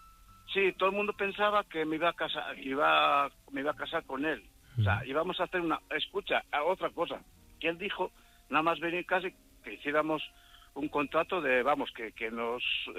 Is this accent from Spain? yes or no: yes; Castile and León, Spain; yo soy muy conocido porque he sido alcalde de mi pueblo muchos años.